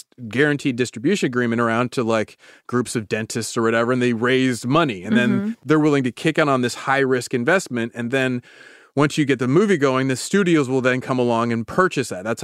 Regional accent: Davis, California, United States; He started out life not far from my hometown of Davis. Reading about this cat, he reminded me of dudes I grew up with.

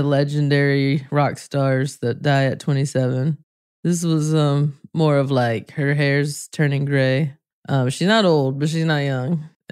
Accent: the South, United States; I mean, I was raised in the South, so the church was a part of my life.

